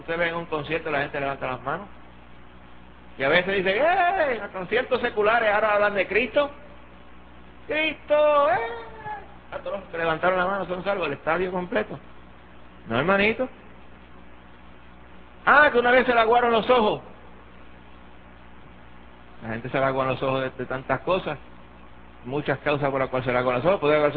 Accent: Puerto Rico; por aquello de que somos puertorriqueños y todo el mundo es medio algo en los puertorriqueños

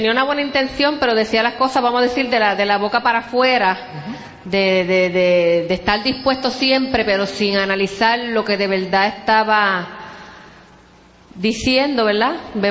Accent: Puerto Rico; podríamos decir quizás nosotros como acá, como puertorriqueños.

